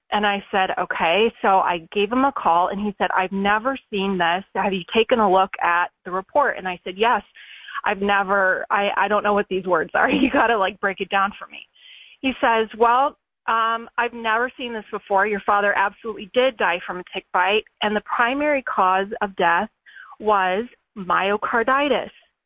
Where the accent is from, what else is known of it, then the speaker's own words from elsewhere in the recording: Dallas, Texas, United States; now in Michigan, United States; and we're in Michigan, and we're originally from Dallas, but we're in Michigan now.